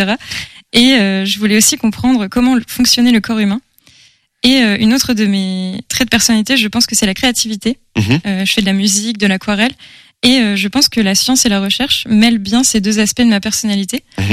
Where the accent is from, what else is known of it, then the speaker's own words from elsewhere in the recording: Hauts-de-France, France; now in Angers, France; Dans la vie, j'aime le théâtre, le piano, l'aquarelle. Donc, j'habite à Angers. Mais je viens de Picardie, un petit village à la campagne.